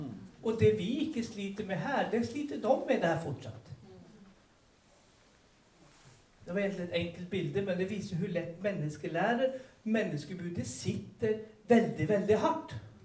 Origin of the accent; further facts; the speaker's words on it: Stockholm, Stockholm County, Sweden; jag är uppvuxen i Philadelphia, Stockholm.